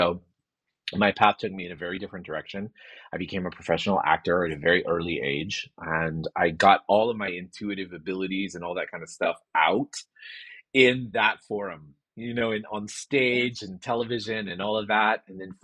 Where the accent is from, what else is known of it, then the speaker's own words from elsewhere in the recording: the South, United States; at least where I grew up in the South